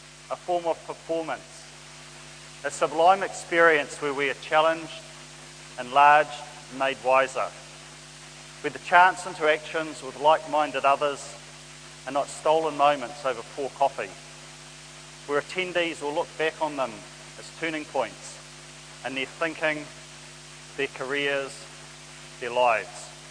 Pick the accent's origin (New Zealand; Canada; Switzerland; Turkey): New Zealand; Wellington; I was born in Wellington, and I grew up here, and I've lived here all my life.